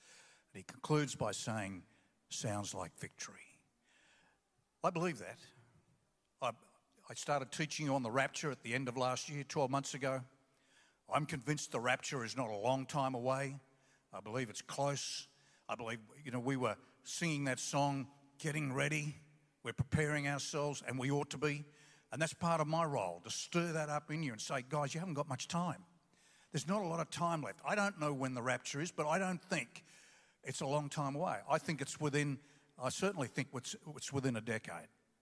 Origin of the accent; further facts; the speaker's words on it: Australia; But I'm Australian. I want to be Australian. I want to act like an Australian, and I want to represent Australia to other nations.